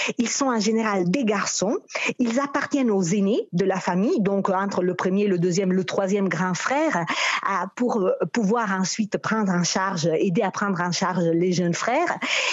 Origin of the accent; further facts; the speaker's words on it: Italy; French is a second language; Moi, je suis italienne.